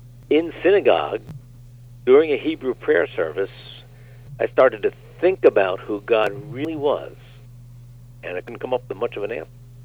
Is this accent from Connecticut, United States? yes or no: no; Reading, Pennsylvania, United States; assistant to the mayor of my hometown, Reading, Pennsylvania, a middle, mid-sized city.